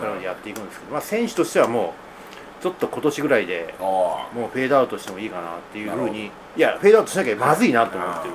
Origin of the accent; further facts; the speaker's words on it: Kansai, Japan; born there; now in Tokyo, Japan; これやっぱりさすがに東京はね、やっぱりこれ関西生まれの人間はね、ほんとね思うのよ